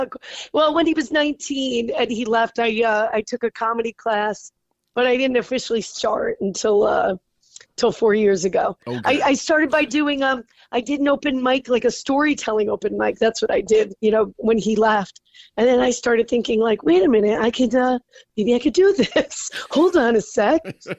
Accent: New Jersey, United States; So I have been doing stand-up for 4 years. I'm from New Jersey.

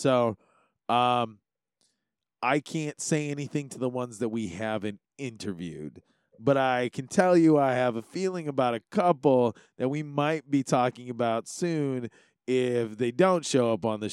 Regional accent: Hawaii, United States; to serve the rest of Hawaii properly one day, I think I need to figure out how to just take care of my hometown first.

